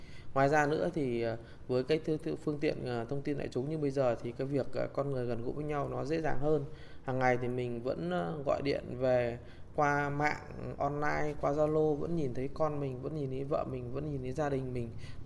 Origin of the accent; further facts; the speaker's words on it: Sơn La, Vietnam; now in Bắc Giang, Vietnam; Dạ, mình đến từ tỉnh Sơn La.